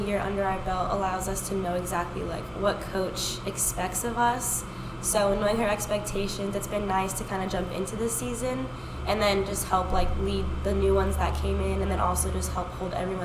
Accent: Land O'Lakes, Florida, United States; And I'm from Land O'Lakes, Florida.

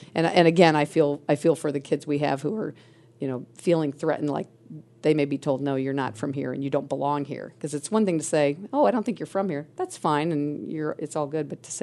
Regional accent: Illinois, United States; also born or lived in North Carolina, United States / Texas, United States / Mississippi, United States / North Dakota, United States; We moved to Texas, Mississippi, North Dakota, and then Illinois. And then I grew up and I went to high school in Illinois.

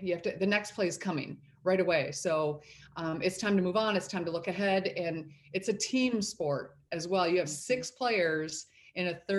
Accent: Michigan, United States; also born or lived in Boston; now in San Diego, United States; Yeah, I'm actually from the Midwestern state of Michigan, which I love. All my family is back there.

